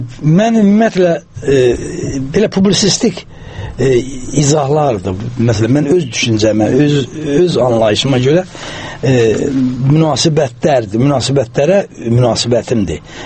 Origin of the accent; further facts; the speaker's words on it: Armenia; Mənim özüm de Ermənistanlıyam. Ermənin dilini də azdan çoxdan bilirəm mən.